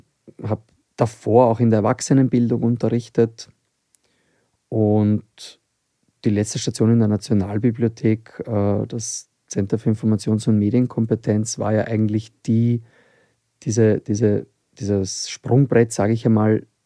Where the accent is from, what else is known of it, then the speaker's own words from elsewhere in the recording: Vienna, Austria; Ich bin in Wien geboren und aufgewachsen, aber meine Familie kommt aus Serbien.